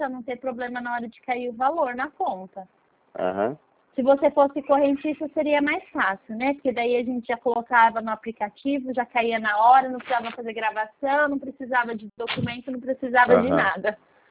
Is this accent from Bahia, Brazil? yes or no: no; Araçatuba, São Paulo, Brazil; Eu sou de Araçatuba, São Paulo.